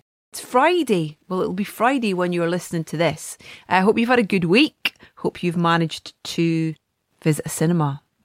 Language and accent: English; St Andrews, Scotland, United Kingdom; a new little cinema that's reopened in St Andrews, my hometown. Well, near my hometown anyway.